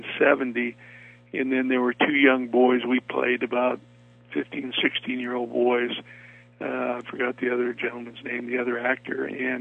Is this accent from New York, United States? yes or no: no; Wyoming, United States; No, I grew up in Wyoming, and you know, boys that grow up in Wyoming don't want to be actors.